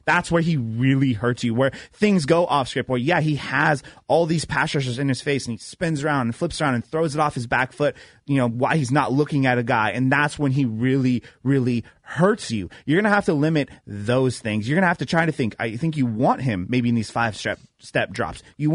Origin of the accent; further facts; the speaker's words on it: Santa Rosa, California, United States; Santa Rosa.